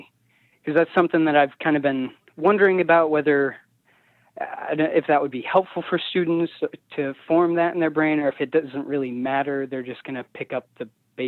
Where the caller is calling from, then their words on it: Lincoln, Nebraska, United States; I'm calling from Lincoln, Nebraska.